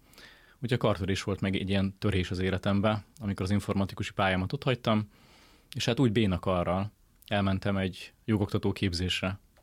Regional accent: Nagykálló, Szabolcs-Szatmár-Bereg, Hungary; Nagykállóban, ahonnan származom

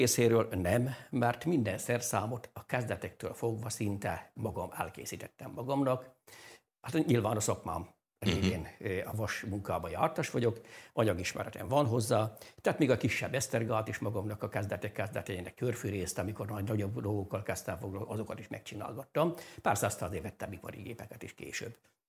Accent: Transylvania, Romania; A legelső gyerekként, fiatalemberként Erdélyben megtanultam a szalmaképint azni.

